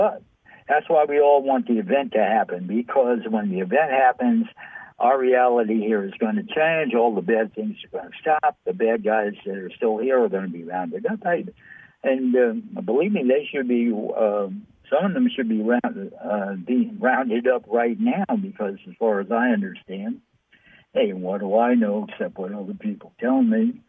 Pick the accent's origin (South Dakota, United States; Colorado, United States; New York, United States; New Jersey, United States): New York, United States; New York City; I once talked to this guy. I'm from New York City.